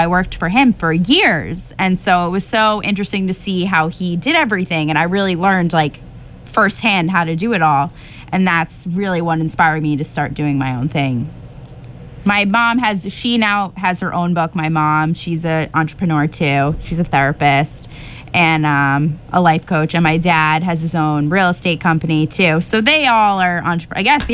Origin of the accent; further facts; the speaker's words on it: New York, United States; moved away; when I relocated, I didn't have any media contacts to anywhere, honestly, because I was from New York.